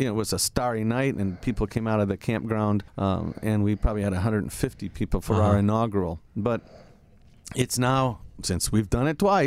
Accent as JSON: {"language": "English", "region": "Michigan", "country": "United States", "tie": "born or raised there", "said": "And when in my hometown, we had a new airport built. I think it was completed in about 1960."}